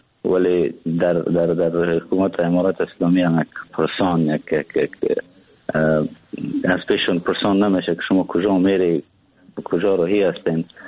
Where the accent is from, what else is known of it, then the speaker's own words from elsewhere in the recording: Afghanistan; moved away as an adult; now in Turkey; من تقریبا مدت یک ماه یا کمتر میشه که از افغانستان بیرون آمدم، بیرون شدم، بلند هم به ترکیه بسر میبرم